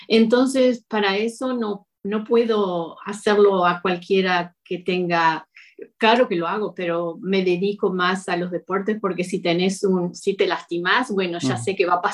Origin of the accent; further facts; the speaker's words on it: Montevideo, Uruguay; now in Toronto, Canada; yo soy de Montevideo, de Uruguay. Ahora en estos momentos hace unos 33 años que ya estoy viviendo en Toronto, en Canadá.